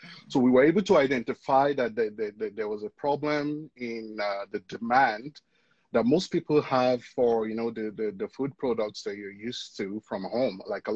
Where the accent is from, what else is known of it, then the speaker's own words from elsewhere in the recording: Nigeria; now in Canada; I'm a Nigerian Canadian.